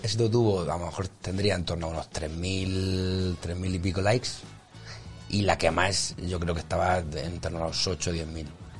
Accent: Spain; como españoles

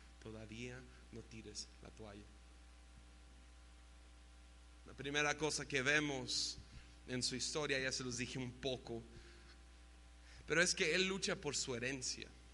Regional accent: Nayarit, Mexico; Tengo acento y no sé por qué. Pero sí soy mexicano. Y sí soy nayarita.

